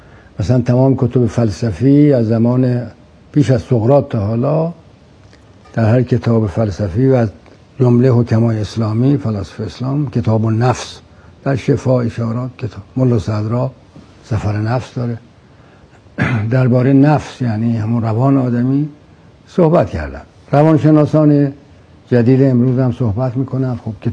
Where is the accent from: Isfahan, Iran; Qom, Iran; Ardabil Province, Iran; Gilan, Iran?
Isfahan, Iran; حالا رودخانه من که خب اهل اصفهانم، رودخانه زاینده رود که سابق که آب داشت